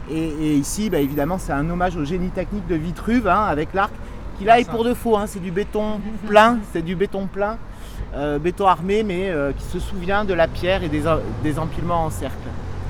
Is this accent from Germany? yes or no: no; Bordeaux, Nouvelle-Aquitaine, France; Moi, je viens de Bordeaux, on a les vignes dans la ville